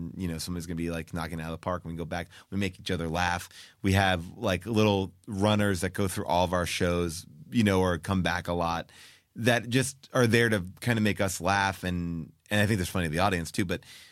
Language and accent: English; New York, United States; I'm from New York. I do it like this. I'm from this.